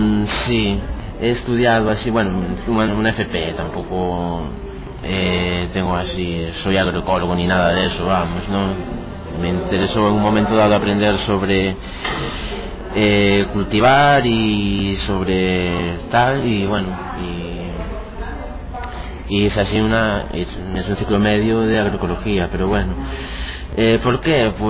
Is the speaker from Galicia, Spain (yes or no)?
yes; Bueu, Galicia, Spain; born there; Nací en Bueu, una villa...